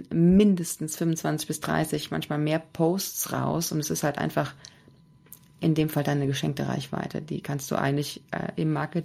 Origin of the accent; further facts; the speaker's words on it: Cologne, North Rhine-Westphalia, Germany; weil ich komme aus Köln